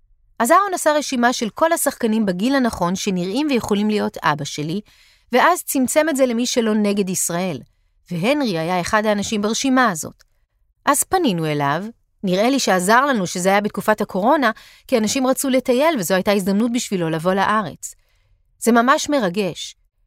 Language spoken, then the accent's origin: Hebrew; New York, United States; now in Israel; החוויה שלי היא שאף פעם לא ממש הרגשתי שייכת, גם כשגדלתי בניו יורק.